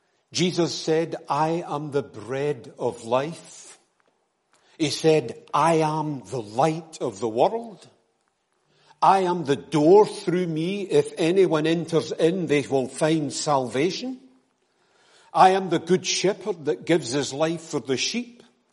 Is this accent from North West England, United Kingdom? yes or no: no; Clydebank, Scotland, United Kingdom; Now, I was born and brought up in Clydebank